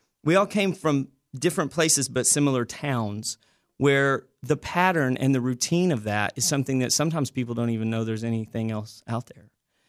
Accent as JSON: {"language": "English", "town": "Mineral Wells", "region": "Texas", "country": "United States", "said": "I'm from Mineral Wells, Texas"}